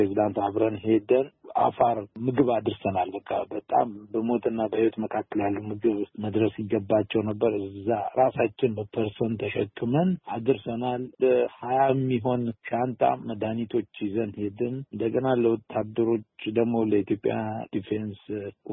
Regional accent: Sebeta, Oromia, Ethiopia; born there; እኔ ራሴ ሰበታ ነኝ ተወልጄ የሰበታና አካባቢ ዳስፖራ ይባላል

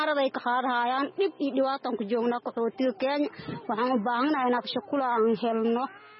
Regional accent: Bu'aale, Middle Juba, Somalia; Waxaan ka imaaday degmada Buwaal Cagteedo

